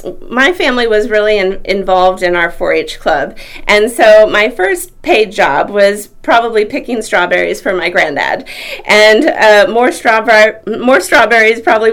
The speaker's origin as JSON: {"language": "English", "town": "Mexico", "region": "Missouri", "country": "United States", "tie": "born or raised there", "also_born_or_lived": "Ohio / Philadelphia", "said": "Yes, I grew up in Mexico, Missouri. I was actually born in Ohio. We lived a few years outside of Philadelphia too during the years that my dad managed those refractories plants in the Northeast for greens. And by the time I was 4 years old, we were transferred back to Mexico, the headquarters."}